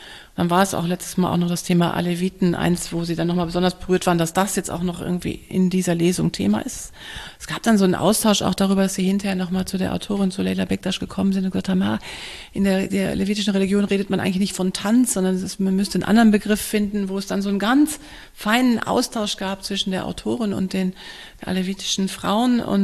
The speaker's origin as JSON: {"language": "German", "region": "North Rhine-Westphalia", "country": "Germany", "said": "ich komme auch aus dem Ruhrgebiet"}